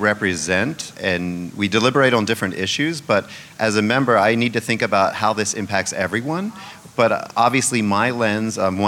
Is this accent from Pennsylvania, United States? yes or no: yes; Pennsylvania, United States; also born or lived in New York / West Coast; I was born in New York, but my life took me to Pennsylvania from my childhood, and then I got to practice 10 years on the West Coast.